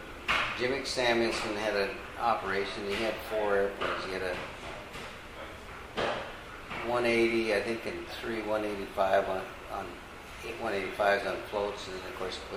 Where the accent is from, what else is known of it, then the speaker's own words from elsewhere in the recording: Minnesota, United States; I grew up in Minnesota, northern Minnesota.